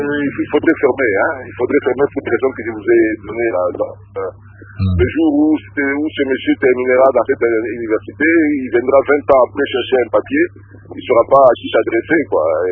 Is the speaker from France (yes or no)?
no; DR Congo; Parce que chez nous, au Congo, pour être professeur, il faut être docteur à thèse.